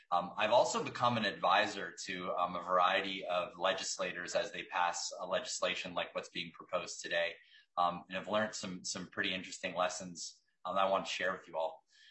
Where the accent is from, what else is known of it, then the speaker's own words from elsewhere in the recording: Canada; moved away as an adult; now in United States; I'm a Canadian tech entrepreneur who spent most of his career worrying about how trucks moved our things more efficiently